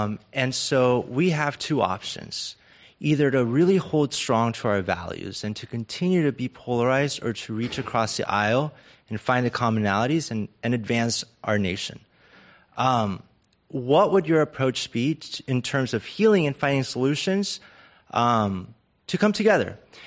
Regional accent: Turlock, California, United States; I'm from California as well. I'm from Turlock, if any of you know where that is.

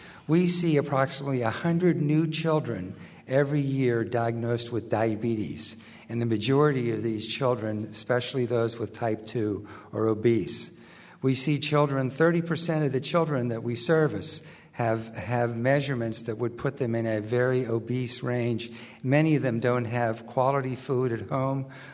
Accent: East Coast, United States; now in Oakland, United States; I grew up in the East Coast, and I trained in pediatrics at Philadelphia and in Boston, and then returned to the University of Pennsylvania, and then moved to Oakland 31 years ago

